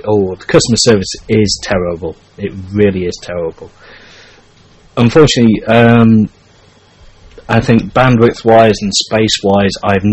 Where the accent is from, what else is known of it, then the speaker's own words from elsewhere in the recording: London, United Kingdom; accent: London; Yeah, I'll find out when people beat me up for my crappy London accent.